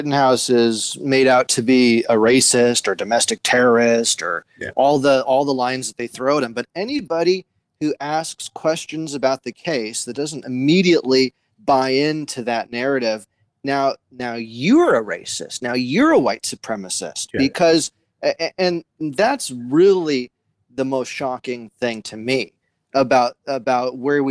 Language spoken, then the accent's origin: English; Berkeley, California, United States; I grew up in Berkeley